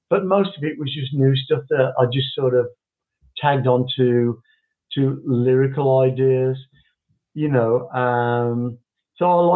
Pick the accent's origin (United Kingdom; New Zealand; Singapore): United Kingdom; obviously being British, you know … whatever.